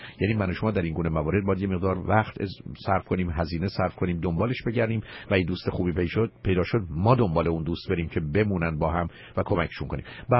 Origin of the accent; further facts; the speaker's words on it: Iran; moved away as an adult; now in Los Angeles, United States; من و شمایی که مثلا در ایران بزرگ شدیم و اونجا دبستان و دبیرستان و دانشگاه رفتیم،